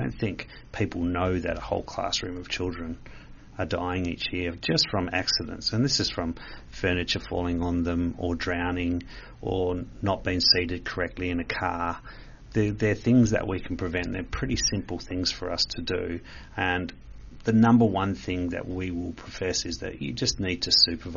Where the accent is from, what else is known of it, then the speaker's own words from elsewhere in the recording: Bassendean, Western Australia, Australia; also born or lived in New South Wales; I was born in New South Wales, but was only there for a short period of time, so I'm really West Australian.